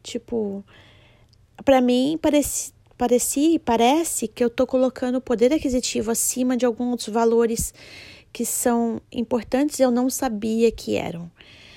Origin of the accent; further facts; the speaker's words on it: Brazil; eu tô buscando as coisas que eu tenho no meu país de origem e acabo vivendo aqui, mas com a cabeça lá, às vezes. Então, agora estamos aí tô na espera, já mandei as minhas coisas pro Brasil